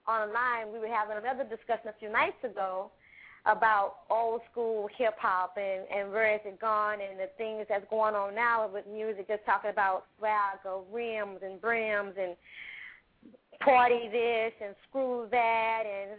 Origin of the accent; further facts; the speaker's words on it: Houston, Texas, United States; Yes, I was born and raised in Houston, and that is where I am now.